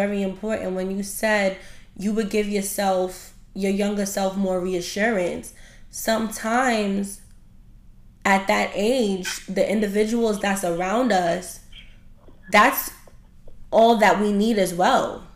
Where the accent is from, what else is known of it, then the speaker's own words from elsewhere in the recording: Brooklyn, New York, United States; I grew up in Brooklyn and I was always, the word that I'm looking for is admire.